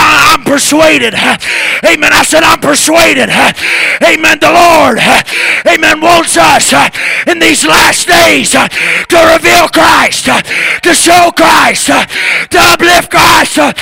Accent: Florida, United States; We used to sing a song back home in Florida. I was raised up in the Church of God.

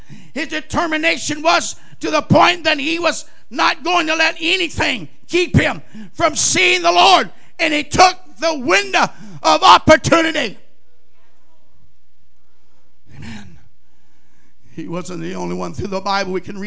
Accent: Oklahoma, United States; Gazelles. I'm from Oklahoma. They understand that.

